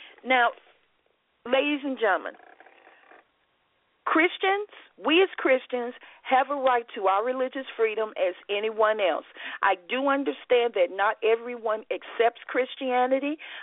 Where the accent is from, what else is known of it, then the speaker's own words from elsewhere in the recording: Dallas, Texas, United States; Now, right here in my hometown in Dallas, Texas, Dallas is home to many minorities.